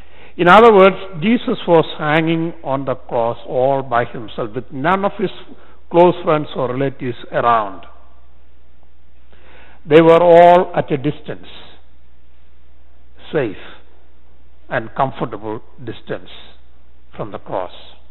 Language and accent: English; India; I grew up in India at a time when we didn't have TV, and the radio was rare.